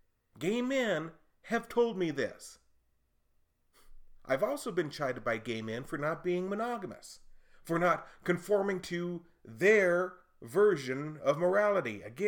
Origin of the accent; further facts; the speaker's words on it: Texas, United States; Not only did it originate in my home state of Texas, but also it's a celebration of freedom.